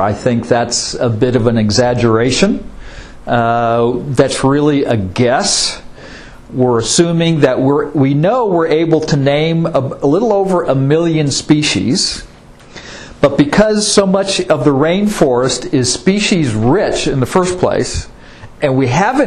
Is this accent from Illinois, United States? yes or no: yes; Chicago, Illinois, United States; now in Dallas, United States; Growing up in Chicago, in the city itself, my high school was 5 miles from my house. I took a bus every day.